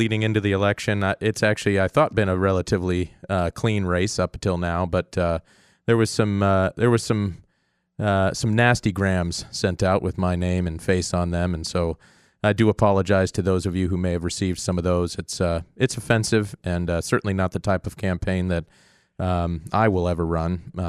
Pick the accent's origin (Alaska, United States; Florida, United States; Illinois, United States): Alaska, United States; Kenai; I grew up here in the Kenai. I moved up here when I was nine with my family.